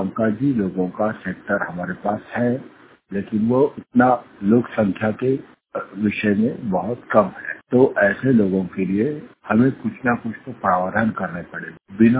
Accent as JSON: {"language": "Hindi", "region": "Maharashtra", "country": "India", "said": "मैं महाराष्ट्र से हूँ तो मुझे पता है कि यहाँ पर क्या स्थिति है"}